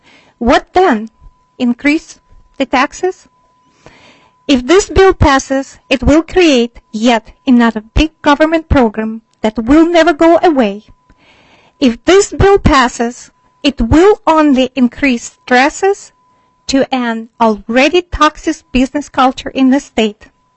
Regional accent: Rochester, Minnesota, United States; Mr. Chair and committee members … I'm from Rochester, Minnesota.

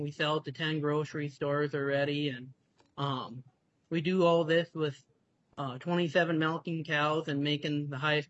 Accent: Amo Township, Minnesota, United States; I'm from Amo Township, south of Storrdon, Minnesota, north of Heron Lake.

